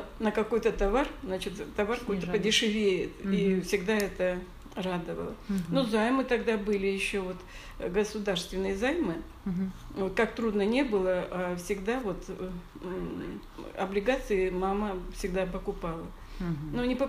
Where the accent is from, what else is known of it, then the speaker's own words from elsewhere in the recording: Ukraine; first language Ukrainian; Russian is a second language; потому что я же еще с Украины, и украинский язык, так мама тоже говорила.